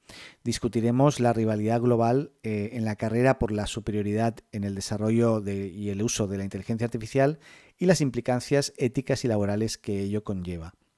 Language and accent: Spanish; Spain; moved away as an adult; now in Chile; soy español, radicado en Chile desde el 2005.